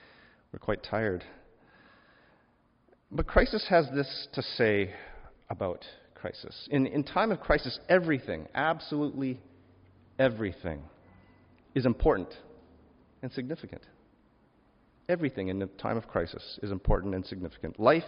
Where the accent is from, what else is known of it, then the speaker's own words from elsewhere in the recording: Calgary, Alberta, Canada; now in Vancouver, Canada; the same kind of problems that my hometown city, Calgary, is going through right now.